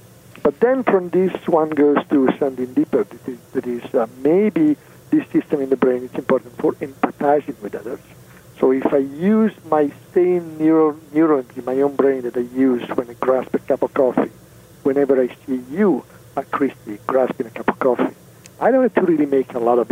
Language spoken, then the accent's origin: English; Italy; English is a second language; moved away as an adult; but at some point when I moved from Italy, you can guess I'm Italian from my accent.